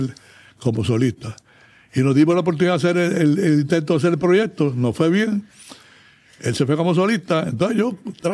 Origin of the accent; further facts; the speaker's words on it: Humacao, Puerto Rico; Él era de Humacao, igual que yo, somos de Humacao.